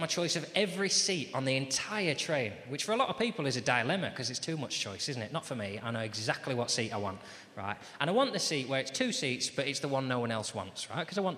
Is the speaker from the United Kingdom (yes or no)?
yes; Bermondsey, London, United Kingdom; born there; I've got a face, mate. I was born in Bermondsey.